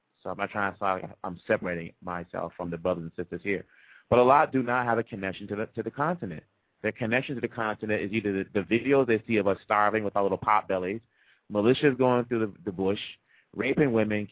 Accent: Kinshasa, DR Congo; now in Boston, United States; Because I'm an immigrant. I'm from Congo. I was born in Kinshasa.

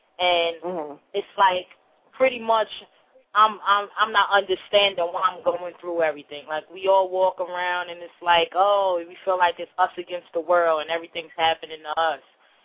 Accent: Bronx, New York, United States; I'm from New York. I'm from the Bronx, to be exact.

